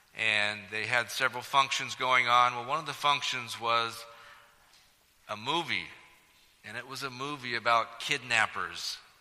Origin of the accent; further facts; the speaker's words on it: Samoa, California, United States; Now, I remember growing up in Samoa back in the 70s, and that's Samoa across the bay, not across the oceans. And this was a really safe place to grow up. It was just a small mill town